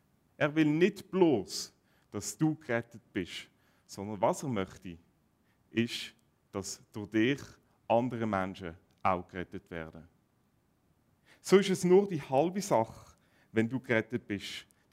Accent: Switzerland; Ich schaue in verschiedene Gemeinden, auch bei uns in der Schweiz.

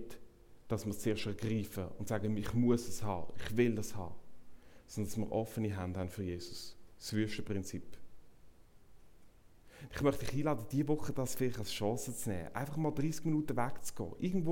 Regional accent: Aargau, Switzerland; Also im Aargau, wo ich aufgewachsen bin, hat man immer geschaut, wer der schnellste ist.

